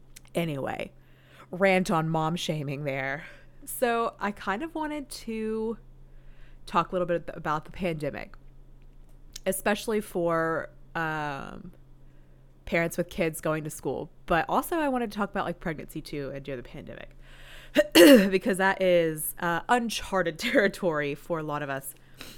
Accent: Chattanooga, Tennessee, United States; But back in my hometown in Chattanooga, in Tennessee

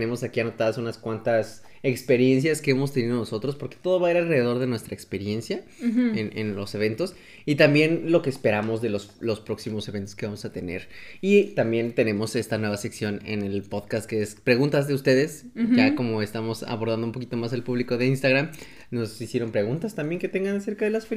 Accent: Morelos, Mexico; pues somos de Morelos. Entonces era la feria de Morelos, del libro

